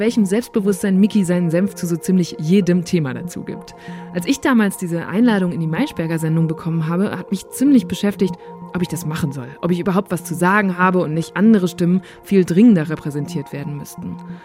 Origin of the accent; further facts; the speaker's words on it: North Rhine-Westphalia, Germany; Ich komme aus Münsterland. Ich bin gar nicht weit weg von Kassel.